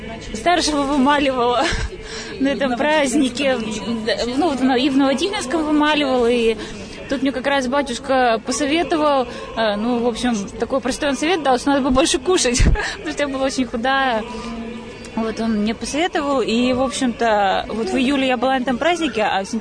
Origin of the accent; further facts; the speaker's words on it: Yekaterinburg, Sverdlovsk Oblast, Russia; Ну, мы приехали из, из Екатеринбурга, в смысле, что из района, район отдаленный, да, академический.